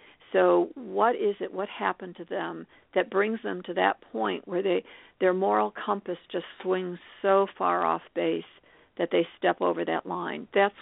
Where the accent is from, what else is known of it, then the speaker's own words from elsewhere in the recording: Chicago, Illinois, United States; since I was from Chicago and a lot of Chicagoans go to Door County